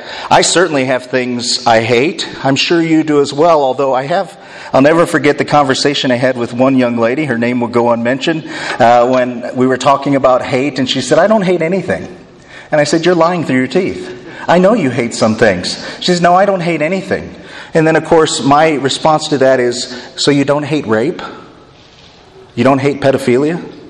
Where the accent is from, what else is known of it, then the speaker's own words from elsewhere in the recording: Indiana, United States; also born or lived in Laredo, Texas / Connecticut; I was born in Laredo, Texas. I lived most of my life in Indiana. Spent a couple years in Connecticut and then moved here 12 years ago. I'm a transplanted Wisconsinite.